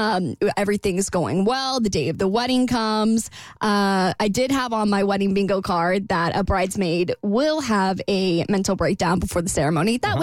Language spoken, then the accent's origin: English; Florida, United States; Like I'm not very Southern, but sometimes I catch myself. I'm like, why am I twanging? Like I'm literally from Florida.